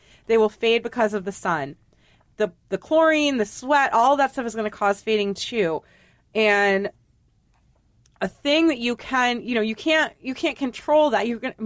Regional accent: New England, United States; I just get so tan so fast because I'm half Indian. I'm supposed to be brown, you know? I just was reared in New England, and I had, like, the color sapped out of me.

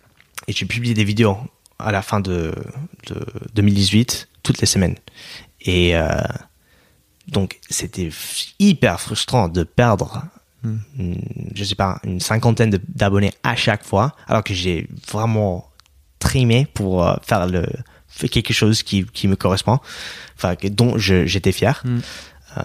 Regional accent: United States; French is a second language; dès que je dis que je suis américain

